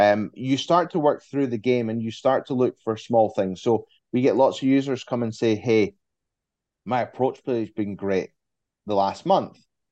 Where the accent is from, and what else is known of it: Scotland, United Kingdom